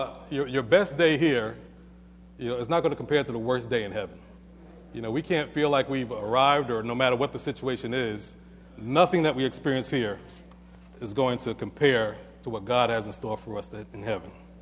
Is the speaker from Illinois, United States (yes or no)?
no; Brooklyn, New York, United States; I'm an American. It's a song about New York. I'm from New York. Song about Brooklyn from a guy from Brooklyn. I'm from Brooklyn.